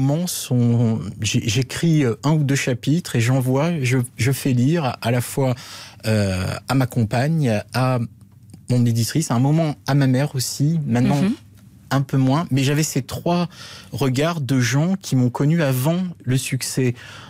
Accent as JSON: {"language": "French", "town": "Antibes", "region": "Provence-Alpes-Côte d'Azur", "country": "France", "tie": "born or raised there", "said": "tourner à Antibes, qui est ma ville natale"}